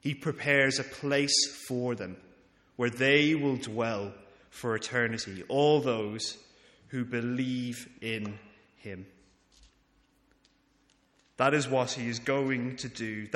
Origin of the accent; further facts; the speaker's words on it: Ireland; being an Irishman and knowing of the near million Irish people that went through